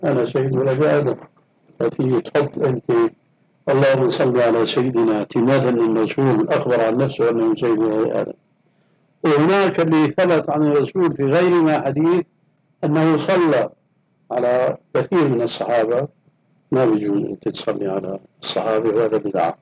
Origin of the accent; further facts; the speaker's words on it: Syria; عندنا في الشام